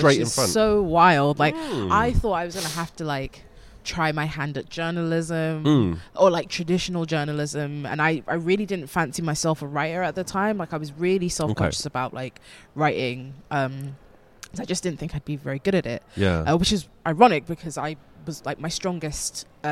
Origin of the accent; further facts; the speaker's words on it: London, United Kingdom; I drop my letters a lot, like at the end. But I'm like, I'm from London, that's just what we do.